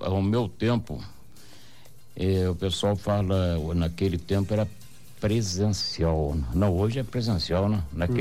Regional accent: Guaratinguetá, São Paulo, Brazil; Falei: pois não, sou de Guaratinguetá.

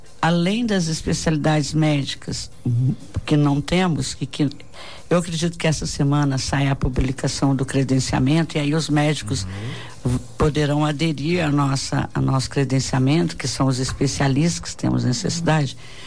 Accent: Guaratinguetá, São Paulo, Brazil; além do que eu sou de Guaratinguetá, né?

